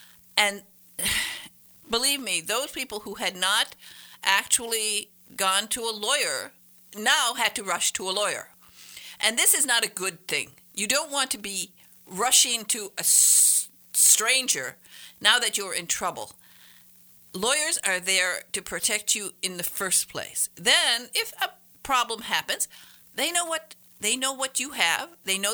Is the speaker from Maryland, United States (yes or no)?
no; Berga, Michigan, United States; born there; And it's 72 miles from where I was born in Berga, Michigan.